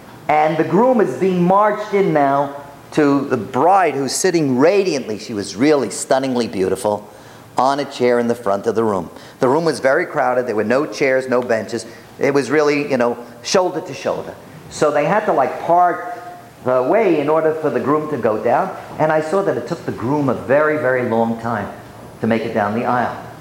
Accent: Bronx, New York, United States; But I'm from the Bronx.

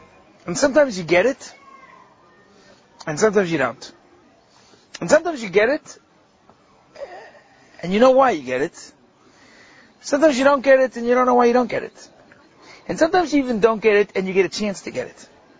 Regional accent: New York, United States; I had been warned about this, and I grew up in New York, so I knew this.

